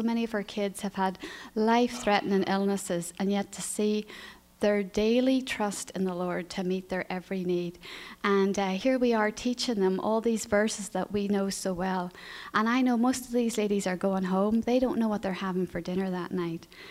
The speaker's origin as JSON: {"language": "English", "region": "Northern Ireland", "country": "United Kingdom", "tie": "born or raised there", "said": "And as Pastor Ron mentioned, I grew up in Northern Ireland."}